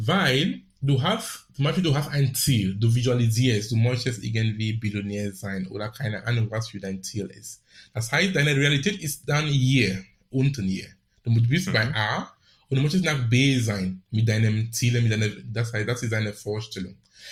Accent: Cameroon; now in Hamburg, Germany; Du kannst genau hier sein oder in Afrika sein, wo ich herkomme, in Kamerun.

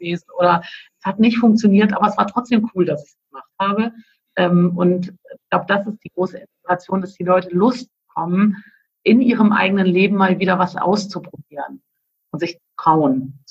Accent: Cologne, North Rhine-Westphalia, Germany; als Kölnerin

